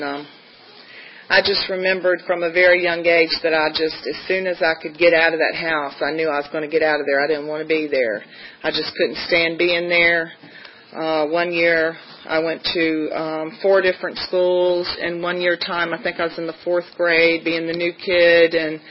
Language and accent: English; Virginia, United States; I'm originally from Tidewater, and I'm one of six girls.